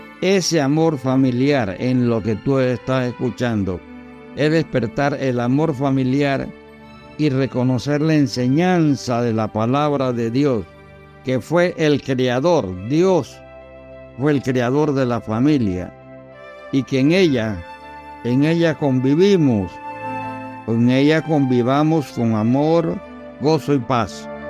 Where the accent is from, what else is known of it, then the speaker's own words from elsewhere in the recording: Agua Dulce, Coclé, Panama; Crecimos en la República de Panamá, provincia de Coclé, en el distrito de Agua Dulce, corregimiento de Agua Dulce. Tierra bendecida, tierra de la sal y el azúcar.